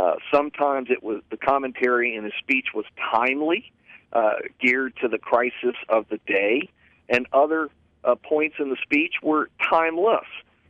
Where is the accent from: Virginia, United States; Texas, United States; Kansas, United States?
Virginia, United States; One woman was reminding me of what I saw growing up in Virginia in the 1950s